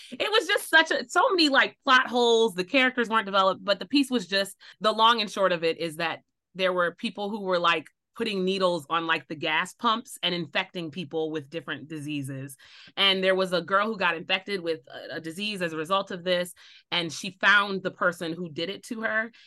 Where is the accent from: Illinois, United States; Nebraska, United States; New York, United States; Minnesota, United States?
New York, United States; Tonawanda; I was born and raised in Tonawanda. I was a church kid. I'm still very much a church girl